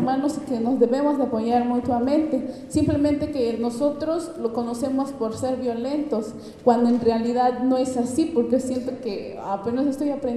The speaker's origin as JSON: {"language": "Spanish", "town": "Petalcingo", "region": "Chiapas", "country": "Mexico", "said": "vengo del municipio de Tila, en una comunidad que se llama Petalcingo."}